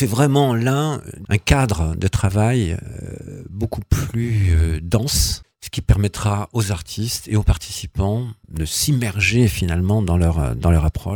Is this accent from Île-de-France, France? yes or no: no; Rodez, Occitanie, France; Après 48 ans d'absence, puisque moi, j'ai fait enfance-adolescence à Rodez, et je suis parti 48 ans, avoir plusieurs vies.